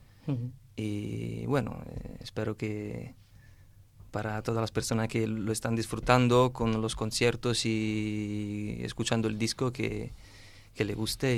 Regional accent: Lazio, Italy; Spanish is a second language; moved away as an adult; now in Spain; Es un pueblo al sur de Roma, más o menos a 80 kilómetros.

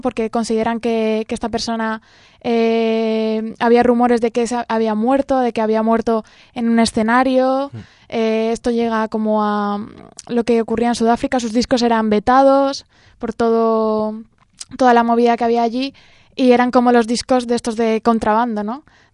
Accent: Texas, United States; accent: Texas; Spanish is a second language; Sobre todo con mi acento de Texas, cuando hago las referencias

